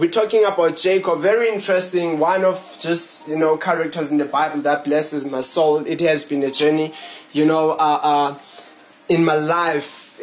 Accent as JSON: {"language": "English", "town": "Johannesburg", "region": "Gauteng", "country": "South Africa", "said": "We are from Johannesburg in South Africa."}